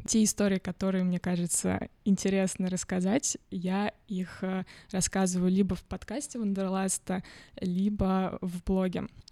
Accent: Podolsk, Moscow Oblast, Russia; Я вообще из Подмосковья, из Подольска.

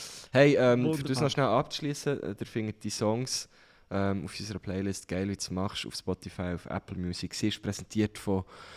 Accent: Thun, Bern, Switzerland; In meine Heimatstadt, nach Thun

